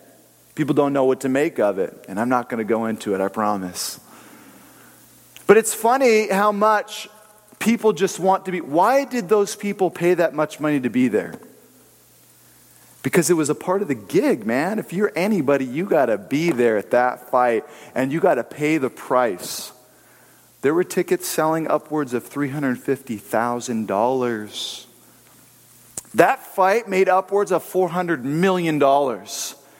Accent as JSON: {"language": "English", "town": "Riverside", "region": "California", "country": "United States", "tie": "born or raised there", "said": "traveling back to where I was born and raised in Riverside."}